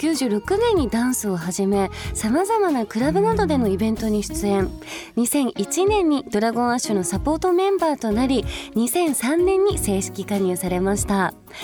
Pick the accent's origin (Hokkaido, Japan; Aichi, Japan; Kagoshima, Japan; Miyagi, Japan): Kagoshima, Japan; 私、はい、鹿児島出身なんですけど、はい、ずっと、まあ、鹿児島で育って